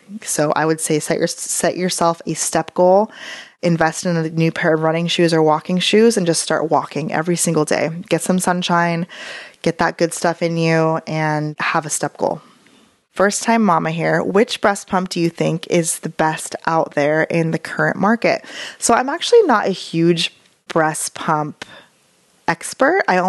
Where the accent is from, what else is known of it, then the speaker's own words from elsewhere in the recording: United States; But I come from a huge Filipino family